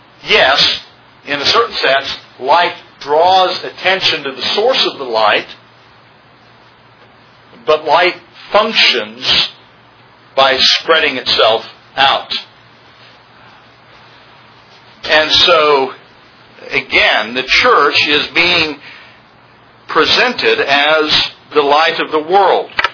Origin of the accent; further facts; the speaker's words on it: Roswell, New Mexico, United States; Some of you know that I grew up in Roswell, New Mexico, and because of certain circumstances, we did a lot of travel between Roswell and Albuquerque.